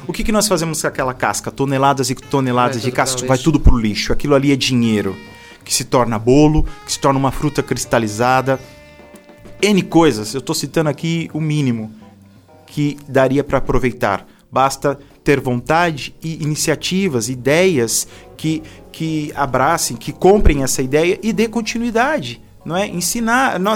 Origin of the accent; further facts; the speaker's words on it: Brazil; now in Portugal; Eu não sou português, mas como brasileiro, como um país colônia, Tenho raízes portuguesas e é fenomenal. Estar no país me traz o resgate da minha ancestralidade.